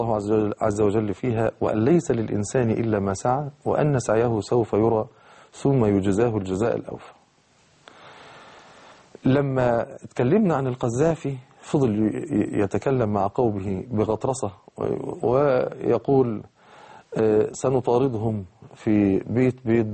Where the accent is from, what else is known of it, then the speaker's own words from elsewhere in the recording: Egypt; والشبيحة اللي هم زي البلطجية كده عندنا في مصر، تقتيل وترويع.